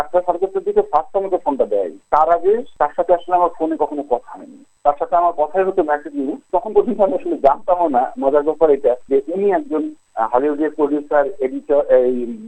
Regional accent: Bangladesh; আমি একজন বাংলাদেশি, বাংলাদেশের থেকে আমি তাদের কাজগুলো করতে পারছি।

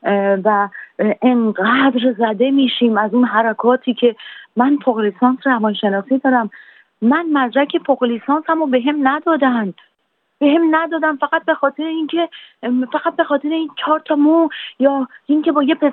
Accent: Iran; moved away; من کشورم رو خیلی دوست دارم ولی چرا همه باید بزنن تو سر ما، و من از ایران اومدم بیرون

